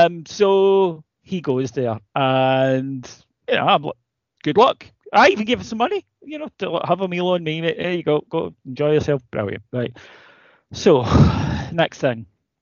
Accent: United Kingdom; I'm very British, right? I mean, I am very British, and I accept this as I've got older.

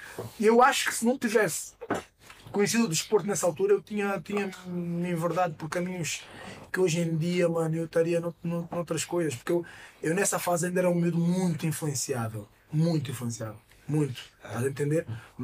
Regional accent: Mozambique; now in Portugal; A gente veio de Moçambique, minha mãe disse: vocês vão viajar para longe para estudar.

